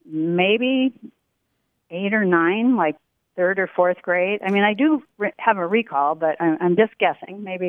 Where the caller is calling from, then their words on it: Alden, Michigan, United States; I am calling from Alden, Michigan. It's a beautiful lake country where I live.